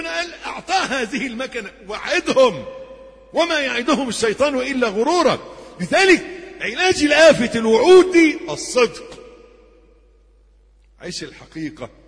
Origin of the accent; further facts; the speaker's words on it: Egypt; accent: Egyptian; في لغتنا لهجتنا المصرية